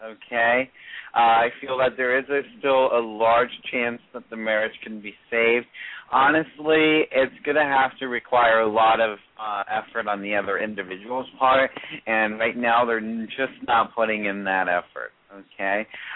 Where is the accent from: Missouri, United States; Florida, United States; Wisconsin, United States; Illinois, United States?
Florida, United States; I grew up in Florida.